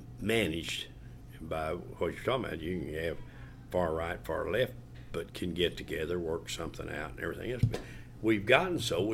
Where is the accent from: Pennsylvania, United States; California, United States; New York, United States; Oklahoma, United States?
Oklahoma, United States; Hughes; Muskogee County. Yeah. I'm from Hughes.